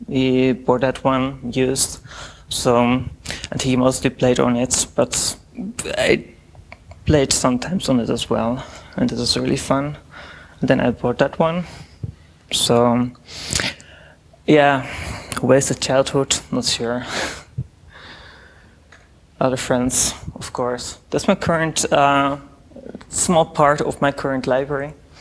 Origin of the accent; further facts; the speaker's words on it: Netherlands; English is a second language; because I was raised in the Netherlands, so you start learning English pretty soon because you have to survive.